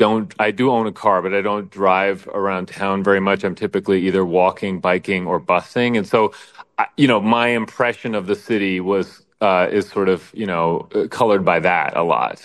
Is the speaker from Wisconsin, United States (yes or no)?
no; New York City, New York, United States; now in Minneapolis, United States; I'm from New York City. It's a very, it's like a, I call it a concrete jungle. I mean, it's very dense, it's very big. And that's how I grew up.